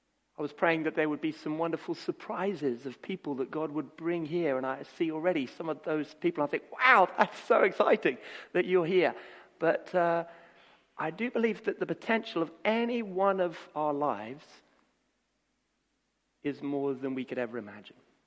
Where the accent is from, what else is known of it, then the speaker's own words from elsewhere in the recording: Nairobi, Kenya; Many of you knew I grew up in Kenya and Nairobi